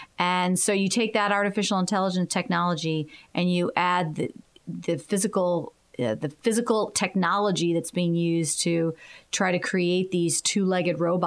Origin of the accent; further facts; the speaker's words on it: Tampa, Florida, United States; now in Miami, United States; I am. Uh-huh. I'm originally from Tampa.